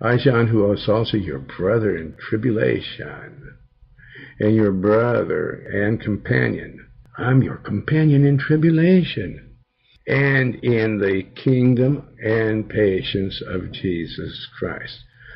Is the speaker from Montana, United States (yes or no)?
yes; Billings, Montana, United States; Okay, in my hometown, then what?